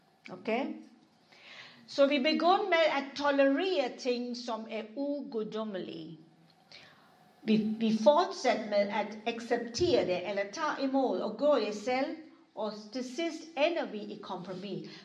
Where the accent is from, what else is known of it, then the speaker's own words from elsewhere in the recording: India; jeg er først en kristen, og bagefter er jeg en inder.